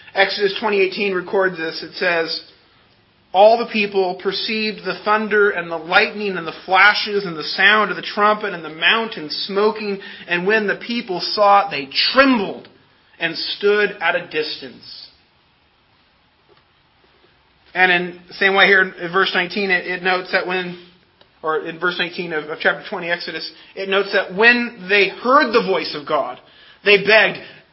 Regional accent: California, United States; Growing up in Southern California, I still remember experiencing my first sizable earthquake as a relatively young child.

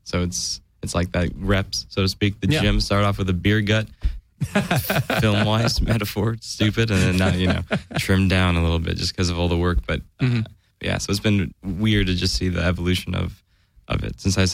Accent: Las Vegas, Nevada, United States; moved away as an adult; also born or lived in Santa Maria, California; I was born in Santa Maria, California. All right. And then at the age of like 2, moved to Las Vegas. And so I just tell everybody I'm from Vegas because I grew up in Vegas, left there when I was 18.

